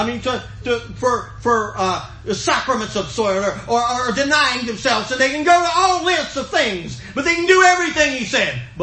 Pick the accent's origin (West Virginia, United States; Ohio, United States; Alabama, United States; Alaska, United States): West Virginia, United States; And listen, I'm from West Virginia, okay? And in West Virginia, the waters run clear.